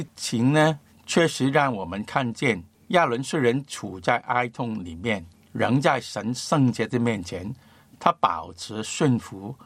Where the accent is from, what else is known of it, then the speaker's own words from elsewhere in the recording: China; 我们中国人